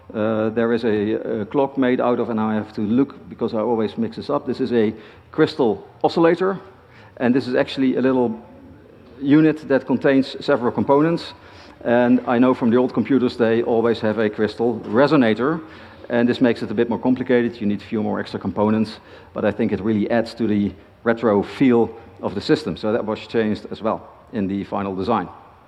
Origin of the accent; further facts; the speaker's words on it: Eindhoven, North Brabant, Netherlands; people from my hometown of Eindhoven